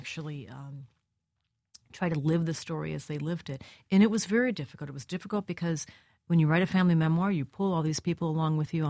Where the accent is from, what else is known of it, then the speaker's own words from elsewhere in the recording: Minnesota, United States; Yeah, we were very Minnesotan in that sense. I grew up in Minnesota.